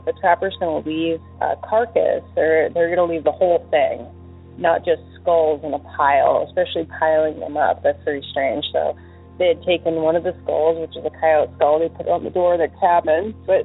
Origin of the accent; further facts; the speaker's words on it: Alaska, United States; Hi, Derek. … I'm from Alaska